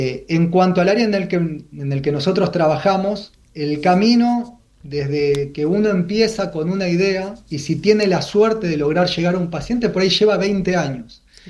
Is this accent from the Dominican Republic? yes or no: no; Argentina; Uno se siente orgulloso como argentino